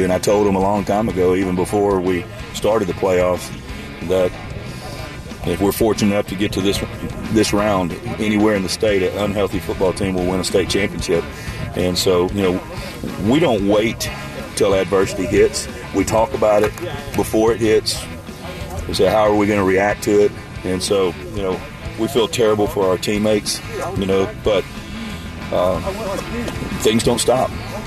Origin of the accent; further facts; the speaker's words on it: Port Arthur, Texas, United States; I grew up down in the Golden Triangle area, Fort Arthur, Texas